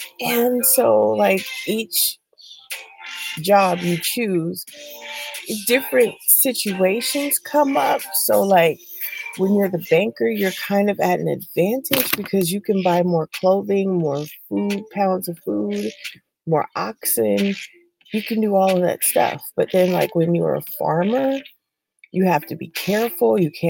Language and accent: English; California, United States; So, you know, I'm from California, right? Northern California.